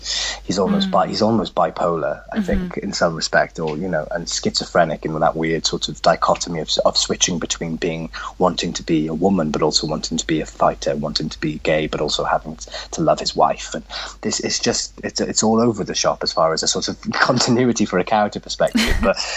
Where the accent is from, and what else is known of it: England, United Kingdom